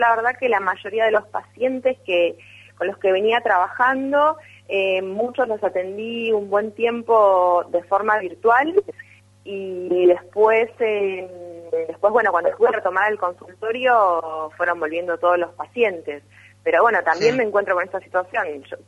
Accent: Buenos Aires, Argentina; moved away; yo soy de Buenos Aires, sigo teniendo mi teléfono de Buenos Aires

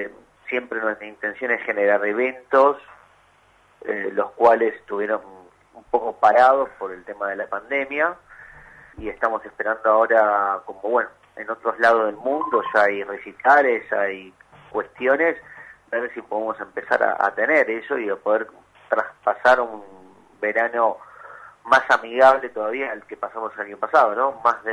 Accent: Argentina; Y ya en tanto tampoco como argentinos ya nos preparamos y ya no nos asusta tanto el tema de un cierre

